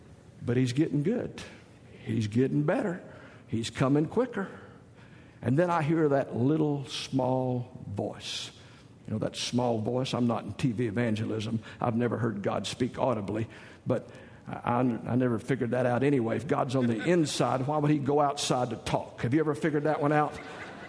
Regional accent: the South, United States; I mean, I grew up in the South where you fry everything.

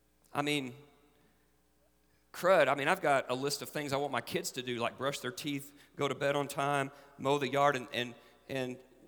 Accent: Fort Smith, Arkansas, United States; When I was growing up in Fort Smith, my pastor was Dr. James W. Bryant.

